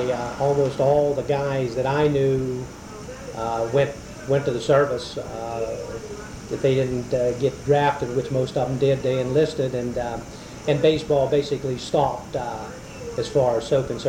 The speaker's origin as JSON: {"language": "English", "town": "Slippery Rock", "region": "Pennsylvania", "country": "United States", "tie": "born or raised there", "said": "Yes, I am. I was born in Slippery Rock on July 1 of 1932."}